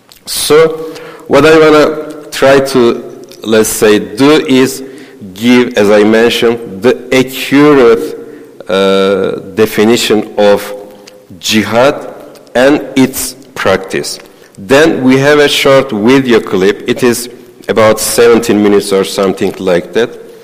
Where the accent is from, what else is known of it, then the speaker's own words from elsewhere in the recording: Ankara, Turkey; moved away as an adult; I came from Ankara just 7 months ago.